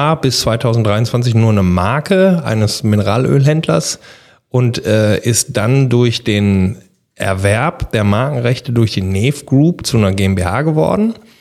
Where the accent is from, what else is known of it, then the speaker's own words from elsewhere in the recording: Mülheim, North Rhine-Westphalia, Germany; also born or lived in Essen; ich bin zwar gebürtiger Essener, aber ich bin auch gleichzeitig Essener gefangen im Körper eines Mülheimers, also immer in Mülheim gelebt und wohnte damals noch in Mülheim.